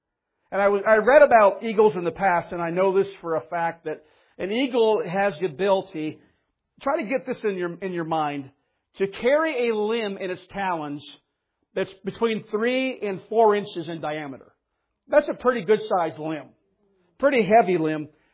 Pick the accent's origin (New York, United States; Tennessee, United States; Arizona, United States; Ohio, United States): Ohio, United States; I grew up in Ohio, and the only time you saw an eagle was on paper or in a book.